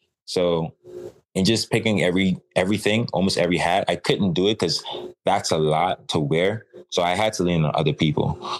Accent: Providenciales, Turks & Caicos Islands; born and raised in Providenciales, a visionary

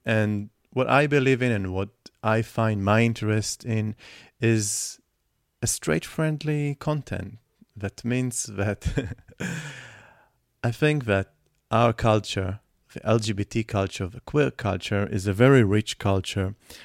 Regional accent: Israel; I'm originally from Israel, and I was born here, raised here, and I was born to my parents who immigrated to Israel from Russia, from a former Soviet Union.

